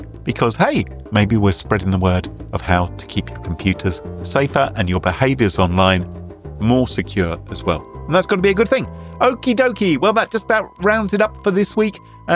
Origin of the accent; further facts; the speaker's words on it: United Kingdom; Is this just because I'm British?